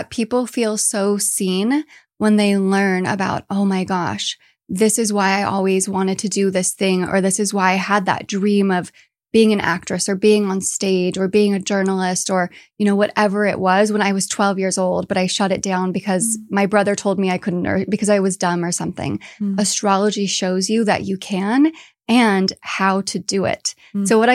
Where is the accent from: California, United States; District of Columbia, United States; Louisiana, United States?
California, United States; you know, I grew up in the Bay Area. I grew up in rooms where everything was about structure and about format